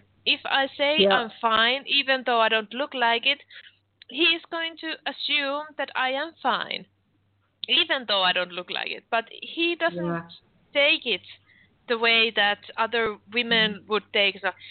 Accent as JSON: {"language": "English", "town": "Vaasa", "region": "Ostrobothnia", "country": "Finland", "tie": "born or raised there", "said": "they are living in my hometown, Vaasa, in Finland."}